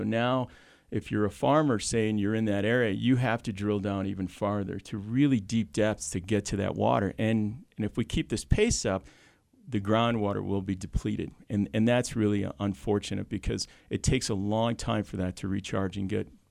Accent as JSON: {"language": "English", "town": "Chicago", "region": "Illinois", "country": "United States", "tie": "born or raised there", "also_born_or_lived": "Minnesota / Montana", "lives_now": "Utah, United States", "said": "Like, for instance, I grew up in Chicago, so I went to college in Minnesota, I went to grad school in Montana, and moved to Utah"}